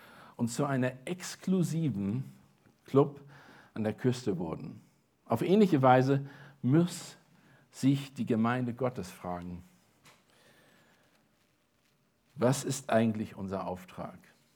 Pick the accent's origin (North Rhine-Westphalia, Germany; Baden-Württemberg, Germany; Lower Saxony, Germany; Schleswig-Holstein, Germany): Schleswig-Holstein, Germany; Kiel; Ich bin tatsächlich an Kiel aufgewachsen. Starke Wind, Stürme, Wasser sind mir absolut vertraut gewesen.